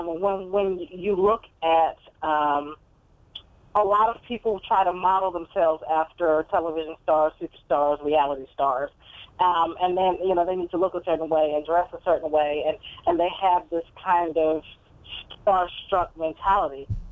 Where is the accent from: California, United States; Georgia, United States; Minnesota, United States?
Georgia, United States; I'm from Georgia, so I just know better than to try to do anything with rain, sleet, cold.